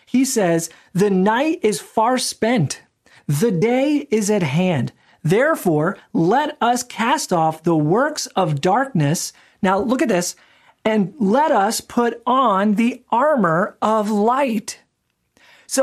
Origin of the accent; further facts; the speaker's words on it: Philadelphia, Pennsylvania, United States; Growing up in Philadelphia, I'm always a big fan of Benjamin Franklin.